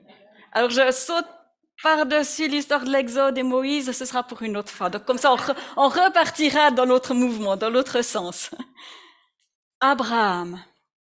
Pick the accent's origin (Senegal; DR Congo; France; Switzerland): Switzerland; Moi, en tant que Suisse, en tant que libre, j'ai des autorités, mais c'est pas des rois.